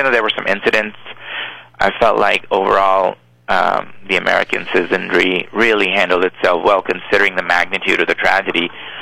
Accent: Pakistan; now in United States; I grew up in Pakistan, a Muslim country, and came here

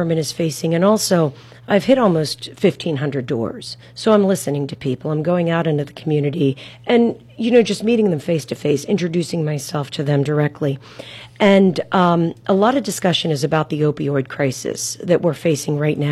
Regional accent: Butler Township, Pennsylvania, United States; I was born and raised here in Butler Township. I still live in the township.

